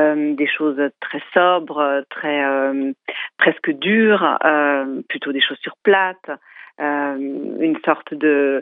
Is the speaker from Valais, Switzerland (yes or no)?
no; Geneva, Switzerland; puisque je suis suisse, que j'ai grandi ici, je le répète. Genève fait partie de la Suisse